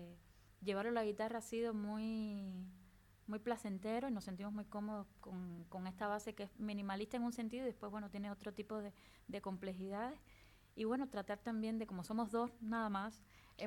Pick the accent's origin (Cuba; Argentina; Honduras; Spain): Cuba; Havana; para nosotros que somos habaneros, que vivimos con el mar, casi que nos pasa por las venas, por la sangre.